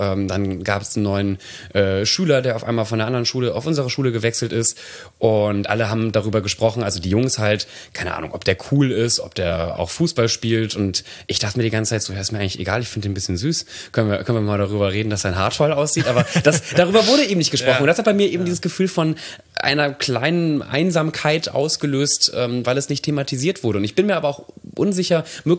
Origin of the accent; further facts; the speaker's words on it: Nettetal, North Rhine-Westphalia, Germany; Ja, Nettetal, das geht rein. Es gibt sogar ein anderes Nettetal, da kommt, glaube ich, Bier und Wasser her, aber das ist das, wo ich herkomme.